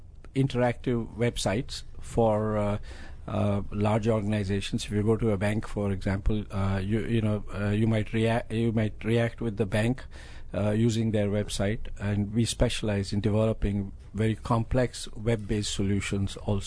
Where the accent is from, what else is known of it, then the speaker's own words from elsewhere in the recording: India; Well, you know, in where I come from, I come from India, everything is extremely competitive.